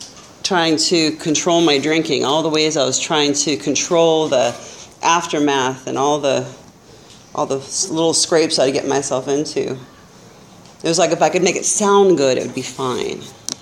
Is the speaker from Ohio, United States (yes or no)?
no; Arroyo Grande, California, United States; and I'm from Arroyo Grande.